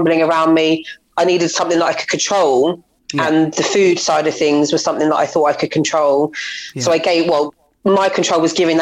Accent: Woodbridge, East of England, United Kingdom; I grew up in just outside of Ipswich in Woodbridge.

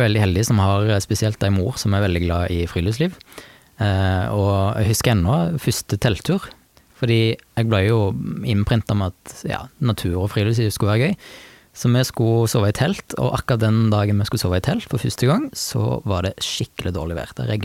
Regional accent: Rogaland, Norway; Så jeg tok kontakt med et forlag som var lokalt hjemme på Jæren

